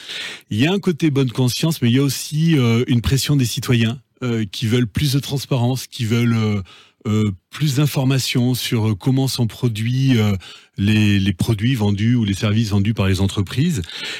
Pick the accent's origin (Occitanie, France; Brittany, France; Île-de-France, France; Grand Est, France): Grand Est, France; Strasbourg; parce que moi, je suis strasbourgeois